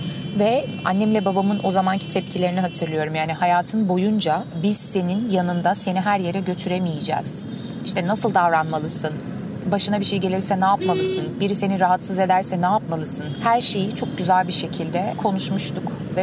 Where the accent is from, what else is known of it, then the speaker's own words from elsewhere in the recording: Istanbul, Turkey; İstanbul'da doğdum büyüdüm. Hatta liseyi Anadolu Lisesi ayağına Bağcılar'da okudum. Üniversitede Beyoğlu'ndaydım.